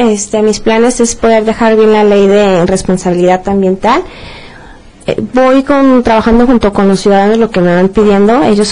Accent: Guadalajara, Jalisco, Mexico; also born or lived in Nayarit; mi papá era nacido de Nayarit y mi mamá de aquí de Guadalajara. Nací aquí en Guadalajara y todo eso, pero ya mis estudios tanto de secundaria y preparatoria y universidad los hice en Nayarit.

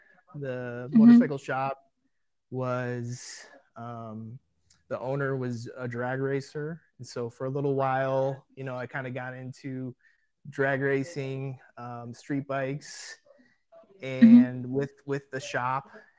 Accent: Chicago, Illinois, United States; now in Tucson, United States; So to back up, I'm from the Chicago area. And you think about like Chicago. Yeah, you're right. It's not a good place to grow up riding dirt bikes.

